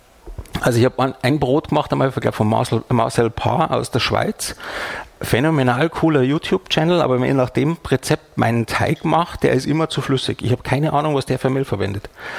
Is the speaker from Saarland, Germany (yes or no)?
no; Bavaria, Germany; moved away as an adult; Ich bin ja eben gebürtiger Bayer. Wir werden großgezogen mit Laugenbrezeln, mit Salz. Das kriegt man bei uns schon lutschend als Baby im Wagen. Und bin dann vor 10 Jahren, glaube ich, umgezogen nach Hessen.